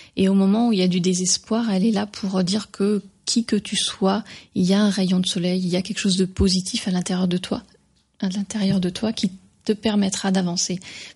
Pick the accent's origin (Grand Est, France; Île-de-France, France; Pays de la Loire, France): Grand Est, France; quand j'étais petite en Alsace